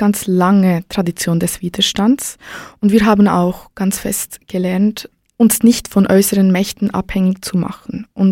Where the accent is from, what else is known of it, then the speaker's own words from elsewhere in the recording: Switzerland; Ich bin zum Beispiel hier in der Schweiz geboren und aufgewachsen